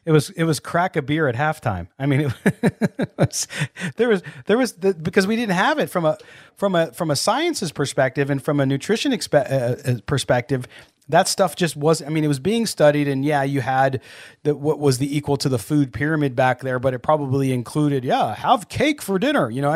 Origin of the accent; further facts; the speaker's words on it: San Diego, California, United States; Because when I was growing up in San Diego, one of our neighbors was Ed White, the former offensive lineman for the Chargers and the Vikings.